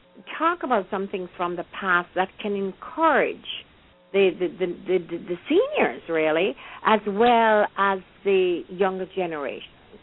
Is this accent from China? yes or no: no; Jamaica; now in United States; I had a wonderful upbringing in Jamaica, and I'm so grateful I was born and raised there. And I came to the United States in the days of Camelot, you know, late 50s